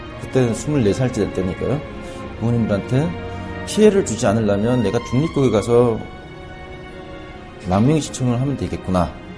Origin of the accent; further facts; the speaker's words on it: North Korea; 거기서 나는 북한 사람입니다.